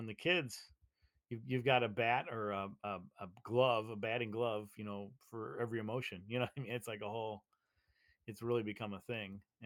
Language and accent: English; Buffalo, New York, United States; He was he played for my hometown Buffalo Braves and one of the more prolific scorers.